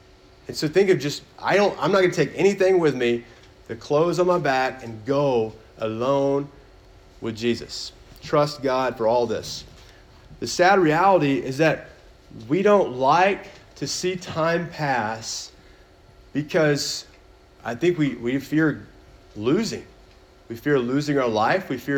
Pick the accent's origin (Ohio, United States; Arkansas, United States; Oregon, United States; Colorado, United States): Arkansas, United States; Little Rock; moved away as an adult; now in Knoxville, United States; when I was 18, I moved from Little Rock, Arkansas, Sherwood, Arkansas area to Dallas, Texas to go to college.